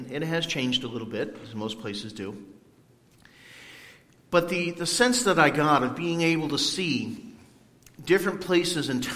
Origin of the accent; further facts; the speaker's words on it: Meriden, Connecticut, United States; And when I think about heights, I think about a place in my hometown. And since we're so close to Meriden, probably some of you are familiar with Castle Craig.